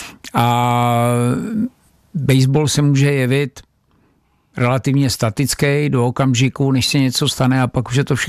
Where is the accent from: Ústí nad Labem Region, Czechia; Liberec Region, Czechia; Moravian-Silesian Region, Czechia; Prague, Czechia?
Prague, Czechia; já jsem z Davids, z Prahy 6